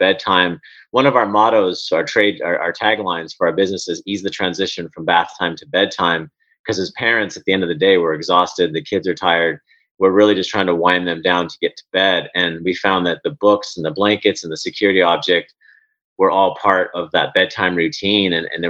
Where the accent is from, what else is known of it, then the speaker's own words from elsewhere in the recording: California, United States; I grew up in California and I'd been to Mexico and Canada, but never outside of the US.